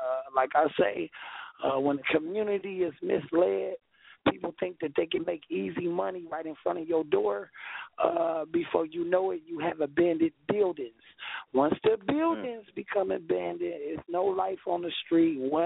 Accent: East Cleveland, Ohio, United States; For one, I come from East Cleveland.

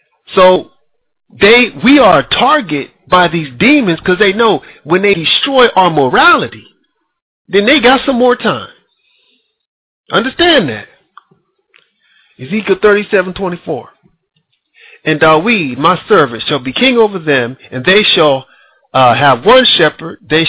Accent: Allentown, Pennsylvania, United States; now in Sweden; even my hometown, Allentown, Pennsylvania.

